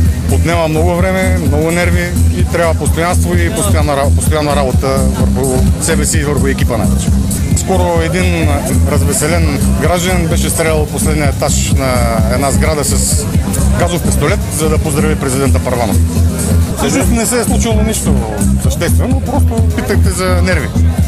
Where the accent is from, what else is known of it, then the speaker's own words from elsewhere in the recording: Stara Zagora, Stara Zagora Province, Bulgaria; съм роден в Стара Загора. Живял съм тук 25 години, завършил съм всичките си образования тук.